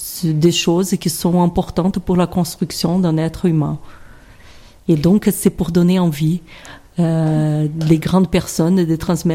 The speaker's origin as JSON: {"language": "French", "country": "Brazil", "lives_now": "France", "said": "Et finalement je me sens pas ni brésilienne ni française parce qu'actuellement je suis française aussi."}